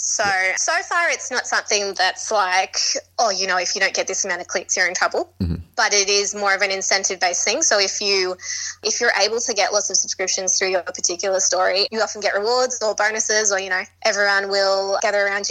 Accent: Belmore, New South Wales, Australia; I grew up in Belmore.

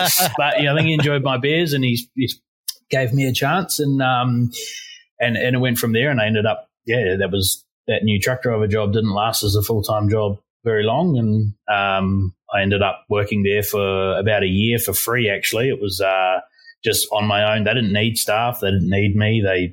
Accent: New Zealand; now in Australia; being a Kiwi, it's really expensive for me to do that TAFE course

